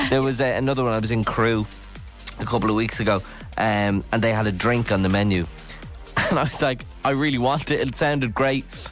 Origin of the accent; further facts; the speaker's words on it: Ireland; As Irish people, has anyone ever gone in with pure conviction and confidence?